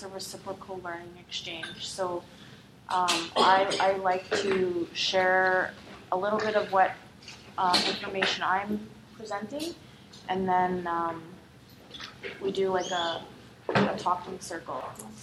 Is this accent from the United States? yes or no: no; Canada; I belong to the Bear Clan, and I'm from the Sadaleh Cree Nation.